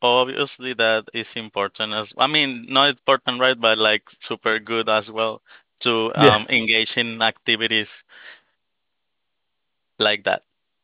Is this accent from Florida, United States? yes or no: yes; West Palm Beach, Florida, United States; Oh, okay. Well, I'm from West Palm Beach, Florida.